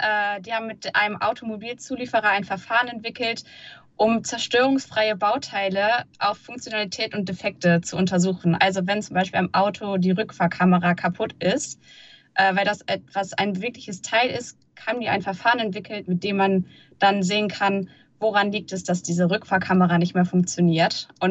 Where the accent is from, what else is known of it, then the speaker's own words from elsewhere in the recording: Cologne, North Rhine-Westphalia, Germany; now in Wuppertal, Germany; Nee, ich komme tatsächlich ursprünglich aus Köln, aber mich hat das Studium damals nach Wuppertal gezogen. Deswegen bin ich schon seit 5,5 Jahren jetzt quasi Wuppertalerin.